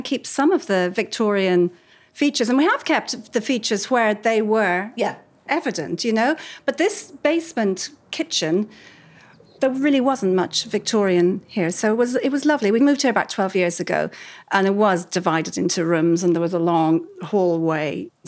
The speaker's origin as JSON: {"language": "English", "country": "Ireland", "tie": "born or raised there", "said": "I don't know if it's kind of from my childhood, growing up in Ireland."}